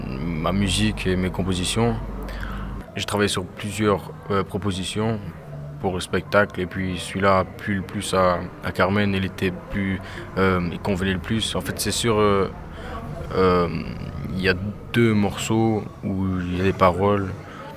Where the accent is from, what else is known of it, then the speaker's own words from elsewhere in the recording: England, United Kingdom; first language English; French is a second language; now in Brussels, Belgium; En fait, je suis anglophone à la base, je suis anglais. J'habite à Bruxelles depuis 9 ans.